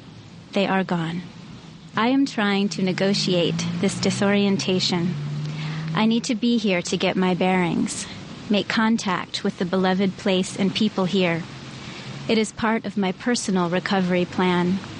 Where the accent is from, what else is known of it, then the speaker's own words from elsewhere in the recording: Kansas, United States; moved away as an adult; also born or lived in New York; I was born and raised in Kansas, but for the last 11 years, I have been a New Yorker.